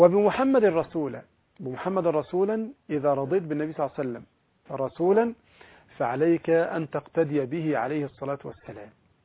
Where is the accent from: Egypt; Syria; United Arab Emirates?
Egypt